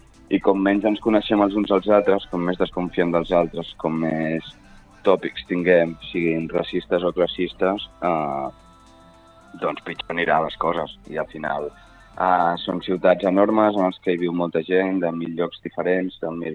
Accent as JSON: {"language": "Catalan", "town": "Sabadell", "region": "Catalonia", "country": "Spain", "said": "som de Sabadell, des del centre de la Creu Alta hi ha un altre Sabadell molt diferent."}